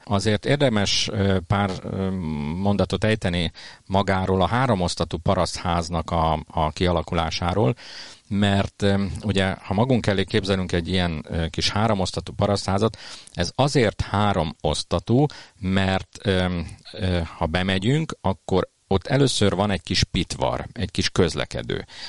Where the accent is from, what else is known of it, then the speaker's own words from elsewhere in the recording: Balaton Uplands, Hungary; és hát ugye ott nőttem föl a Balatonfelvidéken, ahol ezek a melvédes tornácok a jellemzőek